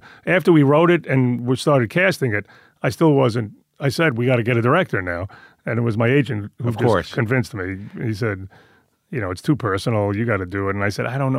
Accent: Queens, New York, United States; Is, of course, I grew up Italian in Queens, but I didn't grow, that wasn't the world I was writing about.

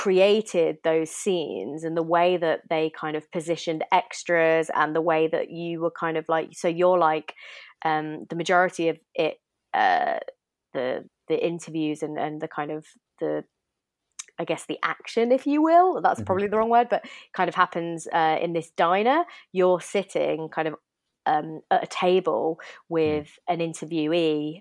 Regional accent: United Kingdom; us two, we are white, like we are British

